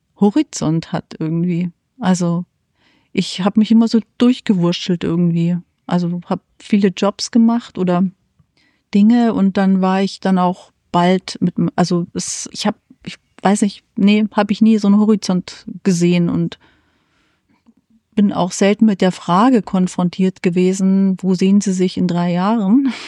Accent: Dachau, Bavaria, Germany; wenn ich aus meiner Heimatstadt ist Dachau, wenn ich aus Dachau komme

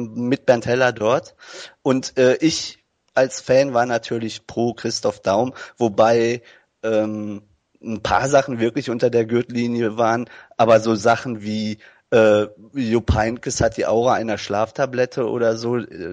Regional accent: Germany; Also ich bin ja Deutscher, ich weiß das nicht so genau.

